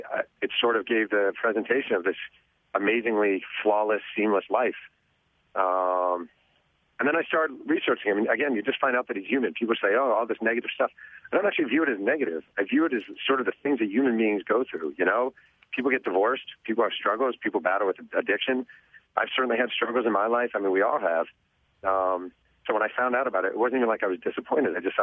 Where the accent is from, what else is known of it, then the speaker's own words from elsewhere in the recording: New York, United States; when I was a kid growing up in Mayo Pack, New York